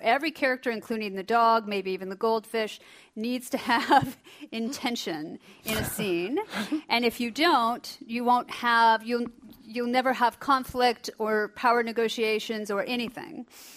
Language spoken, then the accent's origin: English; Iowa, United States; I'm from Iowa, and I grew up in a Baptist family.